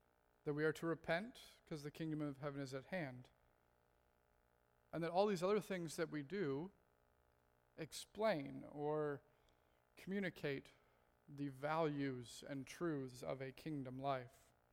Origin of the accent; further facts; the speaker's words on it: the South, United States; I grew up in the South, and there we have a phrase, bless your heart.